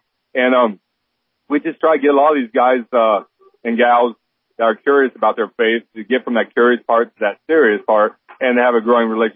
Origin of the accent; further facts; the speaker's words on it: Waynesfield, Ohio, United States; Well, I've always been a All-Glades County boy. I grew up in Waynesfield.